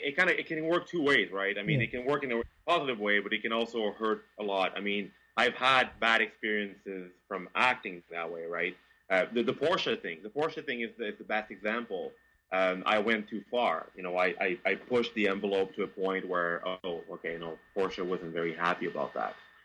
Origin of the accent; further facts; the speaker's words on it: Quebec, Canada; accent: Quebec; I have my Quebec accent.